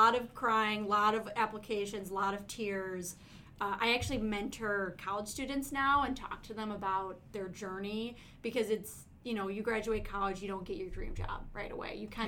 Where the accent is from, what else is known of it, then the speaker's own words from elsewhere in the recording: Chicago, Illinois, United States; I'm actually from Chicago originally. Come from a big Sicilian family.